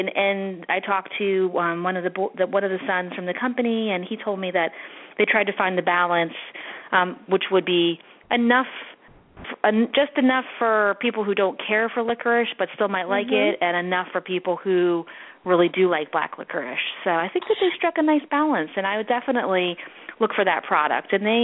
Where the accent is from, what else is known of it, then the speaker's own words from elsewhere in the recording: Neptune, New Jersey, United States; I was over at Alexi and Pate, which is based in here in my hometown, Neptune